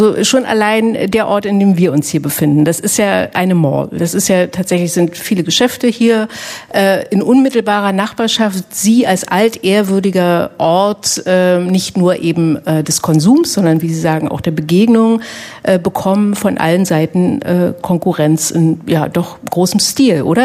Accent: East Germany, Germany; ich komme aus dem Osten, irgendwann, nachdem die Mauer gefallen war, bin ich dann auch mal hier rübergekommen

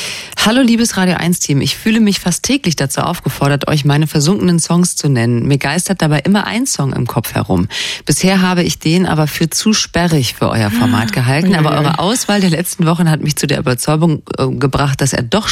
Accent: Saarbrücken, Saarland, Germany; Vielleicht war das in Berlin aber anders als in meiner Heimat Saarbrücken.

